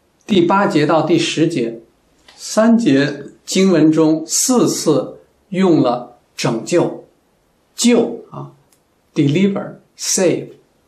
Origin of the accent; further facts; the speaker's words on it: China; 根据圣经人口学，我们中国人也是挪亚的后代，是闪的后代。